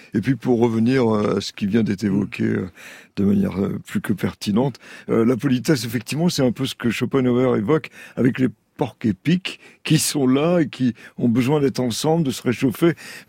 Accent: Saint-Denis, Île-de-France, France; born there; Je suis né à Saint-Denis, en Seine-Saint-Denis.

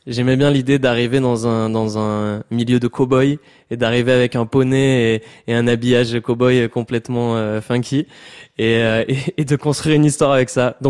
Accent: Southwest France, France; je viens du sud-ouest de la France, donc vraiment, j'ai baigné dedans dans toute la vibe psychotropicale Berlin de Biarritz.

